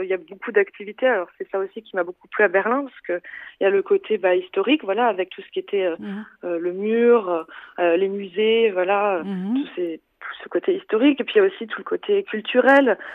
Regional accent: France; père est français, ma mère est allemande. Et donc, je me suis toujours intéressée à ce côté allemand que j'avais, vu que j'ai grandi en France.

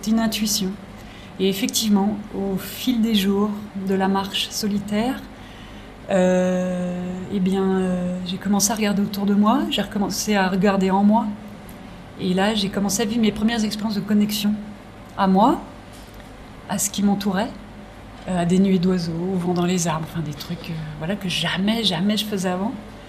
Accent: Paris, Île-de-France, France; Et moi en fait je suis parisienne, une vraie de vraie.

